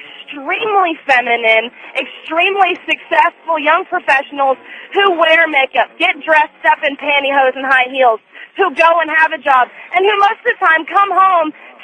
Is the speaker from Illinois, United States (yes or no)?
no; Atlanta, Georgia, United States; Well, I'm from Atlanta, Georgia